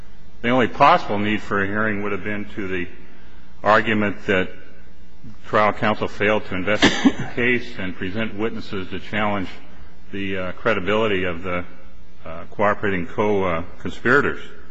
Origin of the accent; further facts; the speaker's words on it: Great Falls, Montana, United States; I'm from Great Falls, Montana.